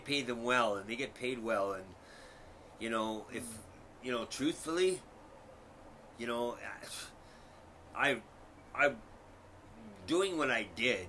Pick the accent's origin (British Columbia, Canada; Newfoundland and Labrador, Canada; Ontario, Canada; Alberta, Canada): British Columbia, Canada; Vancouver; I was from Vancouver, but I was living in Calgary